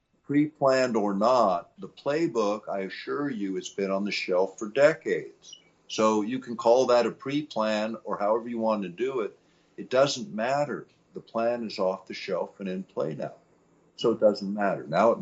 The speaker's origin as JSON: {"language": "English", "region": "Alaska", "country": "United States", "tie": "born or raised there", "said": "You know, in my part of the world, I grew up here in Alaska, okay?"}